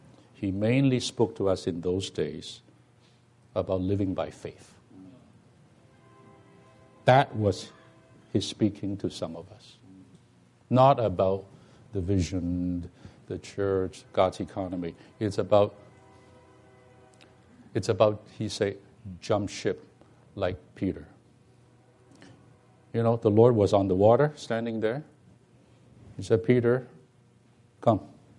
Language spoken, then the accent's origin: English; Hong Kong; so I'm from Hong Kong, so we have these bilingual people